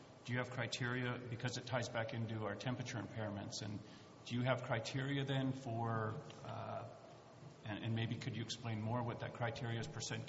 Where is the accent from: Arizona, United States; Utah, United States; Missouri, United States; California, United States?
California, United States; I grew up in Bennett Valley and used to swim and fish in the Kansas Creek Reservoir